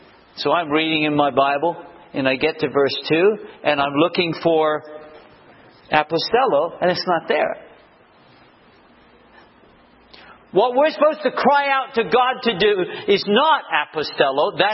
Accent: England, United Kingdom; Now, I grew up in England.

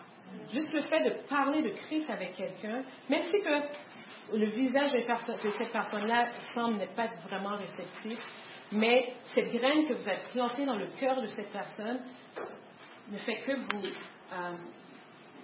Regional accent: Quebec, Canada

